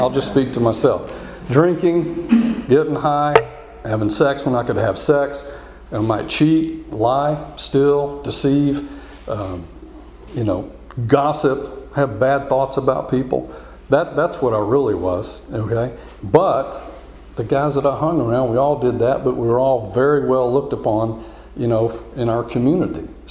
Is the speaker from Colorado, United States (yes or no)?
no; Houston, Texas, United States; So I'm an only child, born and raised in Texas. I've been in Houston since fifth grade, 1970.